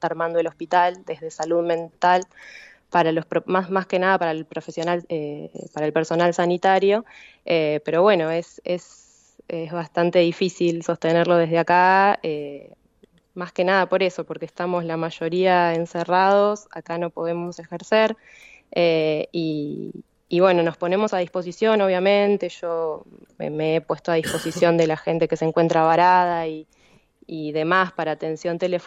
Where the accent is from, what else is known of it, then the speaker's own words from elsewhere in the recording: La Plata, Buenos Aires Province, Argentina; soy de La Plata.